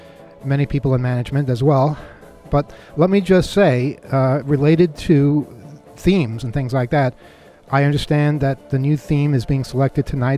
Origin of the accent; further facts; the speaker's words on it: New York, United States; I'm sorry. I'm from New York. No cab is that fast.